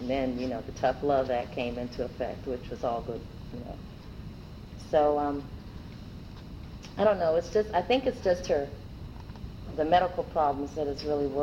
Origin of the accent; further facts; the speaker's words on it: Washington, District of Columbia, United States; I'm from Washington, D.C.